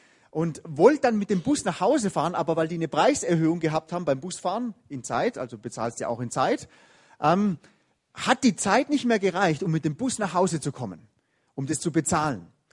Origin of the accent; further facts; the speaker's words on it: Baden-Württemberg, Germany; weil ich bin ja auch in Baden-Württemberg aufgewachsen.